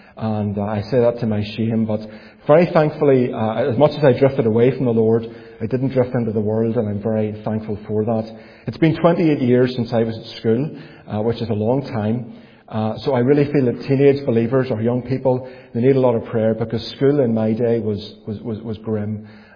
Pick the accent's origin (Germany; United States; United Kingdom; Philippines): United Kingdom; Belfast, Northern Ireland; I grew up in Gilnahirk, which is in East Belfast. If you want to know where Gilnahirk is, it's just beyond Cherry Valley, as they say.